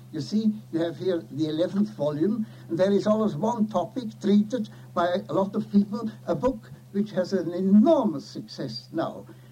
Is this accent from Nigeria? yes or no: no; Zurich, Switzerland; another but less desired Russian refugee in my hometown of Zurich